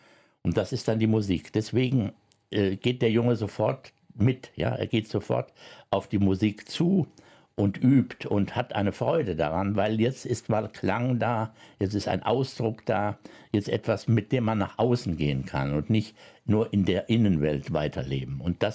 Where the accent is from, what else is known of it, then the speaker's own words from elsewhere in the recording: Cologne, North Rhine-Westphalia, Germany; born there; Ja, ich bin 51 in Köln geboren